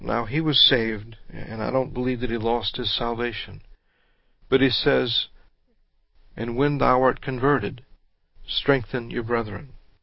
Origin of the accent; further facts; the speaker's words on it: Houma, Louisiana, United States; I was raised down in Houma. We're not raised to especially care about black people there.